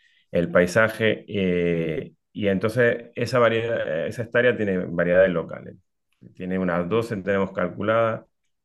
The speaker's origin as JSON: {"language": "Spanish", "town": "Granada", "region": "Andalusia", "country": "Spain", "tie": "born there", "also_born_or_lived": "Peru", "said": "como yo nací en Granada y al final estuvimos en Perú por 11 años más o menos"}